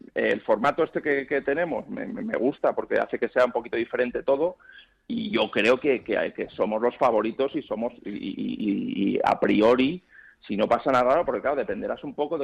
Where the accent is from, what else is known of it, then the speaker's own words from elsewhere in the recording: Madrid, Community of Madrid, Spain; somos muy madrileños, muy del Madrid, muy madrileños. Imagínate, mis padres y mis abuelos son todos de Madrid, cosa muy difícil de ver hoy en día.